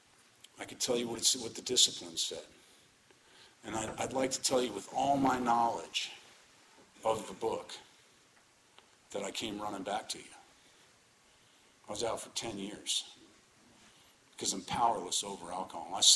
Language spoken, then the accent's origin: English; Colorado, United States; I'm from Colorado.